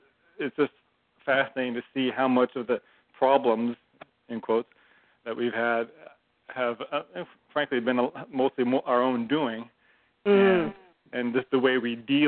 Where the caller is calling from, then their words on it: Seattle, Washington, United States; I'm calling from Seattle.